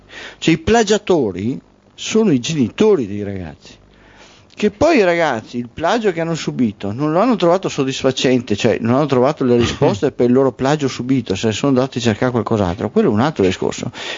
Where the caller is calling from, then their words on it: Bassano del Grappa, Veneto, Italy; Ciao ragazzi, sono da Bassano.